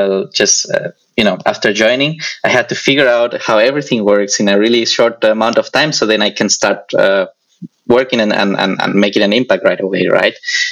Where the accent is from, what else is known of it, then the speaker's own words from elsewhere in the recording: Spain; I'm from Spain, and Spain doesn't have an organized community.